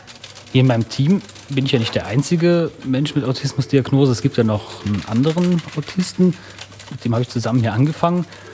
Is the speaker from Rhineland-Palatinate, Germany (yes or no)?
yes; Neuwied, Rhineland-Palatinate, Germany; born there; now in Mannheim, Germany